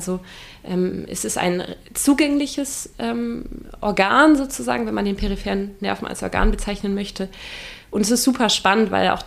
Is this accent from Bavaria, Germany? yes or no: no; Hamburg, Germany; born there; also born or lived in Bergisch Gladbach; Gebürtig komme ich aus Hamburg tatsächlich, also gar nicht aus der Region. Wir sind aber in meiner Kindheit ziemlich oft umgezogen aus Karrieregründen meiner Eltern. Abitur gemacht habe ich dann im Bergischen Land, in Bergisch Gladbach.